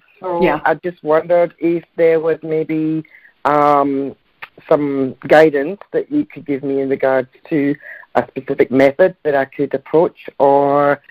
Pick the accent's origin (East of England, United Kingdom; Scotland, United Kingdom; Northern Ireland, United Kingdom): Scotland, United Kingdom; Edinburgh; now in Perth, Australia; I'm originally from Edinburgh in Scotland.